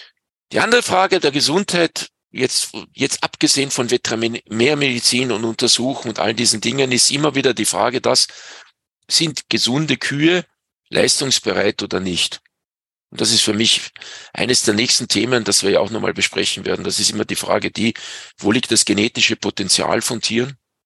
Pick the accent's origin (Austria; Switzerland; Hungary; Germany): Austria; Salzburg; Bei uns im Pinzgau heißt es, z'Maria Lichtmess dran die Kälbeln um.